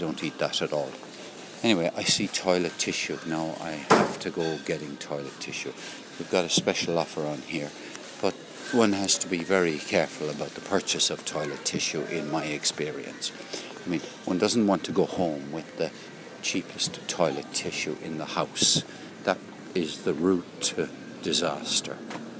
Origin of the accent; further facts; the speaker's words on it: Ireland; moved away as an adult; Growing up in Ireland, it is very difficult to feel anonymous. It's a small rural society with a little bit of industrial culture, if you like, or urban culture in it.